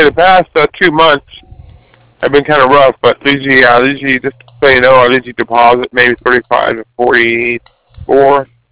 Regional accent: California, United States; And I'm a Californian, depending on the peninsula now.

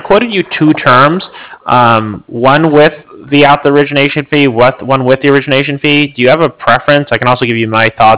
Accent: California, United States; I'm from California, but people think I'm from New York or something like that.

